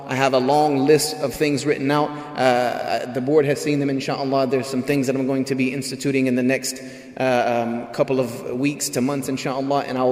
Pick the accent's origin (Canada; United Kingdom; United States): United States; Greenville, South Carolina; but I was born and raised in Greenville, which is a 30-minute drive from Clemson. I went to all of those games growing up.